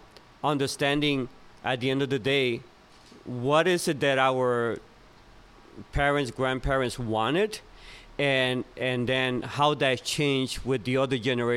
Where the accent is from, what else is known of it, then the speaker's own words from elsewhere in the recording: Dorado, Puerto Rico; also born or lived in Chicago; I was born in Chicago. Mm-hmm. At the age of six, I moved with my mom to Puerto Rico.